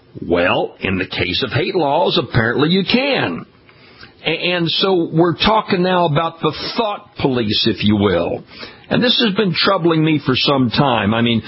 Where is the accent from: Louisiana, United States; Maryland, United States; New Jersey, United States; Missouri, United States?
Louisiana, United States; Baton Rouge; We're broadcasting this week from our flagship station, WJBO in Baton Rouge, Louisiana, my hometown